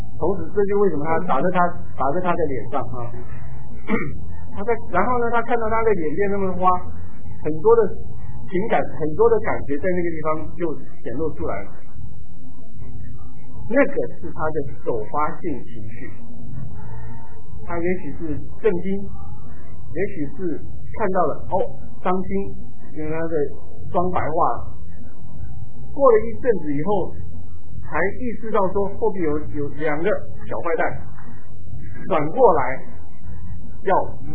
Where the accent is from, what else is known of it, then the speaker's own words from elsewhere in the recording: southern Taiwan, Taiwan; 我是在台湾南部长大的哈，小的时候，那叫那边的比较淳朴，很多的邻舍啊，还有亲戚啊，都是很近